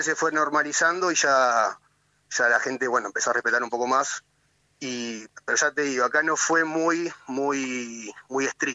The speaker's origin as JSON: {"language": "Spanish", "region": "Buenos Aires", "country": "Argentina", "also_born_or_lived": "Spain", "moved": "as an adult", "lives_now": "Bergen, Norway", "said": "Tengo 39 años y soy del barrio de Flores"}